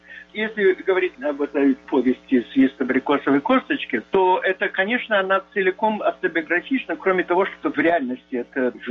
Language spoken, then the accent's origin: Russian; Odesa, Odesa Oblast, Ukraine